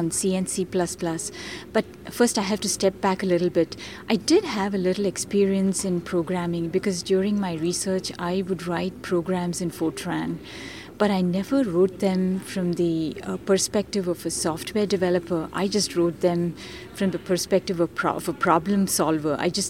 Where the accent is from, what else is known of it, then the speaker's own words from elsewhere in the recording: India; English is a second language; moved away as an adult; I grew up in India, and I have a degree not in computer science, but in chemical engineering.